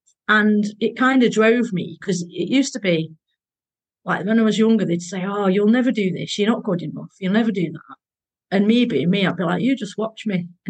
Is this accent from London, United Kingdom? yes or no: no; Bolton, North West England, United Kingdom; So I was born in Bolton. It was Townleys back then. My parents lived in Little Lever. We left there when I was three, I think.